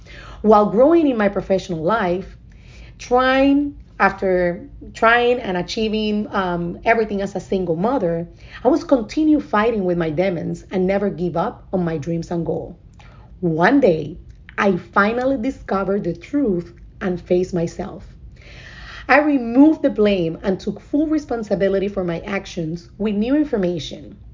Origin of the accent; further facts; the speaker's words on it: San Juan, Puerto Rico; I grew up in San Juan, Puerto Rico, in a working class family in a very dysfunctional environment